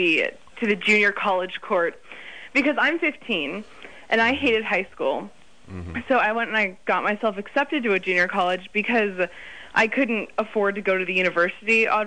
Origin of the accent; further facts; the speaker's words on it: United Kingdom; Oh, I can't help it. I'm British.